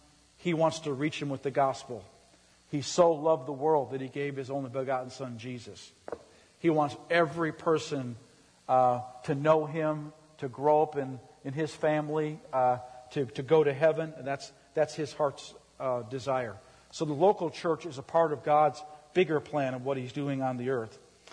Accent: St. Paul, Minnesota, United States; I grew up in St. Paul, Minnesota. I grew up in the Catholic Church. My whole world was Catholic.

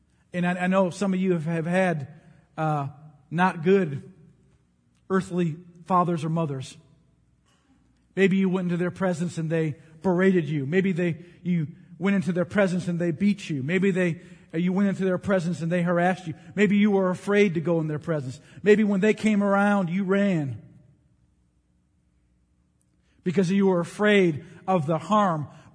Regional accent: United States; I'm an American. We don't talk like that. I mean, we can barely even speak English.

